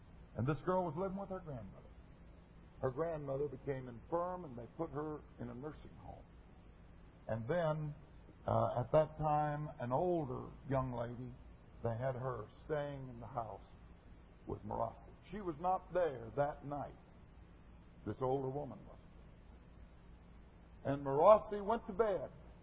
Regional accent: the West, United States; I'm from the West, my wife is, so we had driven.

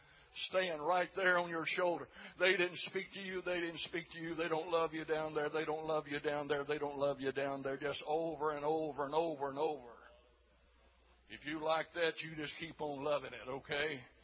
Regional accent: Waterproof, Louisiana, United States; I was raised in Louisiana, and I was raised in the country 12 miles outside of a little old town called Waterproof

